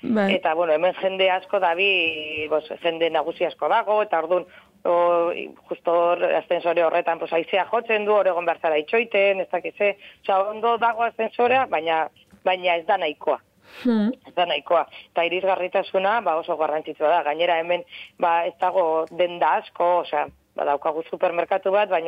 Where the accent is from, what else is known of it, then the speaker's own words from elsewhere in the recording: Portugalete, Basque Country, Spain; ni beti da ni Portugaletekoa naiz